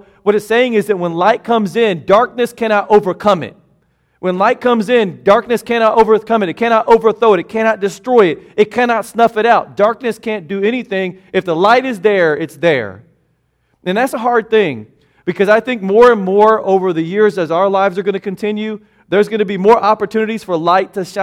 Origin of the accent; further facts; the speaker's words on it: Newton, Kansas, United States; But in my hometown in Newton, Kansas, there wasn't as much prejudice and hatred toward African-American people